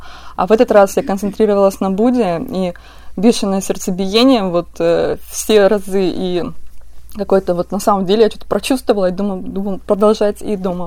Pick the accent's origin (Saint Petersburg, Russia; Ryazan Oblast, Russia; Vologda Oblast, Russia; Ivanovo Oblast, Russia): Vologda Oblast, Russia; Cherepovets; Я из Череповца, Вологодская область.